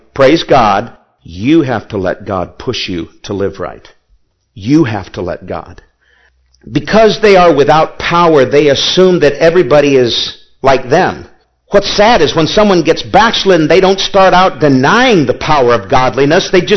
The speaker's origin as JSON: {"language": "English", "country": "United States", "said": "I'm glad I'm an American, okay?"}